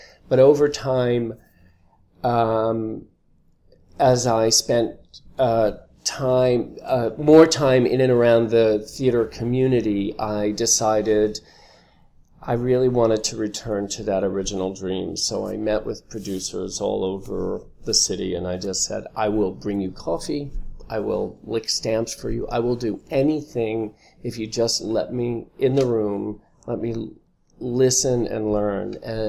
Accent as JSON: {"language": "English", "region": "New York", "country": "United States", "tie": "born or raised there", "said": "But I grew up across the street from Donna Murphy, and we used to put shows on in our backyard. So we grew up on Long Island, not far from Broadway, and would take the train in to see shows all the time."}